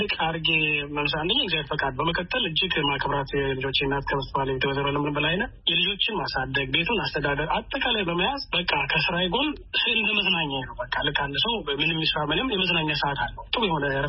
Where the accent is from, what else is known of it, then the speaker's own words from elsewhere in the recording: Addis Ababa, Ethiopia; now in Doha, Qatar; ተወልጄ ያደኩት አዲስ አበባ ነው።